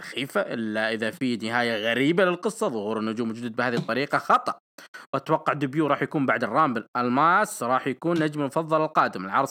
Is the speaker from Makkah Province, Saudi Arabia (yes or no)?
no; Al-Qassim, Saudi Arabia; عندنا في القصيم